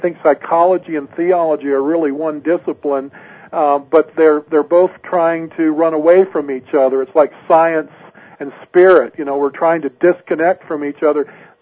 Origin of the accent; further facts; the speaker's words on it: Washington, United States; also born or lived in Seattle; I was born in Seattle, Washington, and raised about 30 miles south of there at the base of Mount Rainier, Washington.